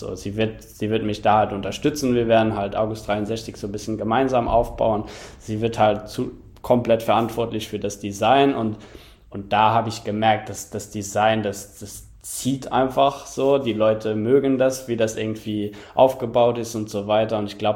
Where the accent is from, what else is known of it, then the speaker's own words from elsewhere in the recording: Luxembourg; da gab es zwei Zeitungen in Luxemburg, in meinem Heimatland